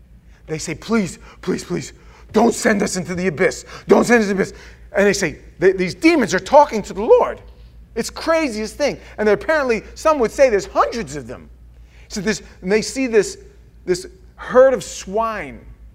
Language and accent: English; New York, United States; now in Florida, United States; when I first moved down to Florida in 1988, and you went into a store and, hey, I'm from New York.